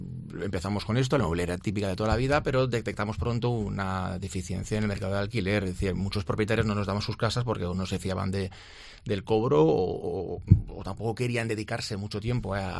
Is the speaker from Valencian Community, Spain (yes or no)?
yes; Alcoy, Valencian Community, Spain; Somos los dos de Alcoy.